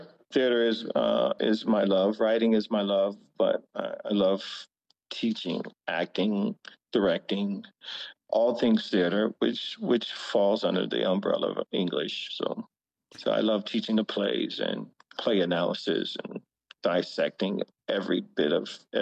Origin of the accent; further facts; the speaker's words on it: Reading, Pennsylvania, United States; I'm from a city called Reading, Pennsylvania, 45 minutes outside of Philadelphia.